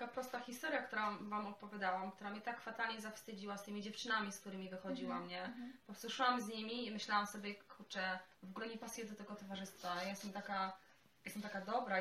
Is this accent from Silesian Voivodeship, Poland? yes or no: yes; Silesian Voivodeship, Poland; ja jestem ze Śląska